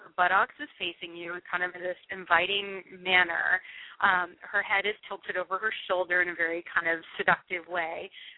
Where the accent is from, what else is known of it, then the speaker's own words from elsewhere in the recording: Miami, Florida, United States; Born and raised in Miami. My mom was originally from Mexico City and wound up there, and that's where I wound up. So, yeah, great place to grow up